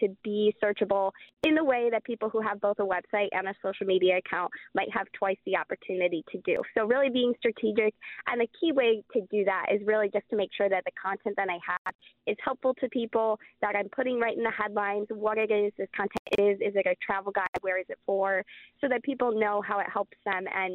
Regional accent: Wisconsin, United States; So it stemmed from me growing up in Wisconsin my entire life and not seeing Wisconsin and the Midwest in general being represented in destination marketing as much as some other parts of the country.

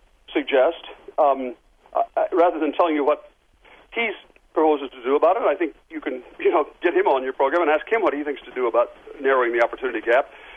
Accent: Port Clinton, Ohio, United States; as when I was growing up in Port Clinton

